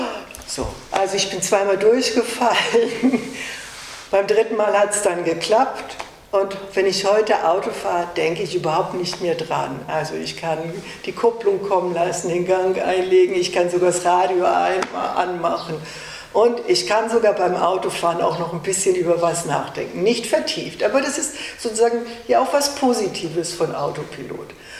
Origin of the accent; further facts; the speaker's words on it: Hamburg, Germany; now in Bavaria, Germany; ich komme aus Hamburg, ich lebe in Bayern